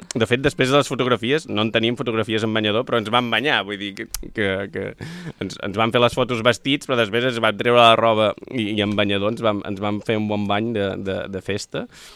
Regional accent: La Bisbal d'Empordà, Catalonia, Spain; born there; now in Vilamacolum, Spain; tinc moltes cases, a casa on vaig néixer a la Bisbal

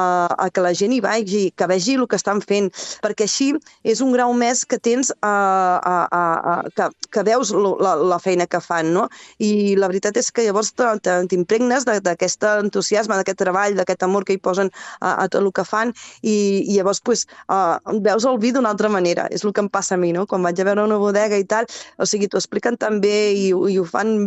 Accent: Catalonia, Spain; agafo un de Pla de Bages i un de l'Empordà, perquè així pues, faig de les dues terres d'on soc

